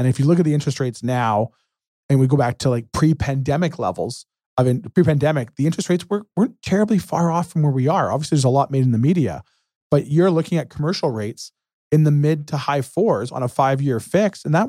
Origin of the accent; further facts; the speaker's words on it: Canada; me as a Canadian